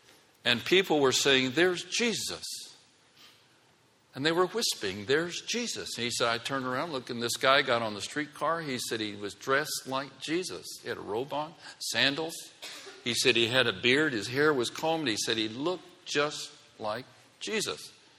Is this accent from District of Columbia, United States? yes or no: no; Oklahoma, United States; I've got a sense of humor because I'm from Oklahoma.